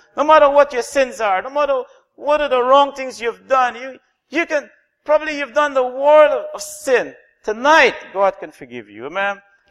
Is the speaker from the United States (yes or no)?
no; Guyana; I came all the way from Guyana.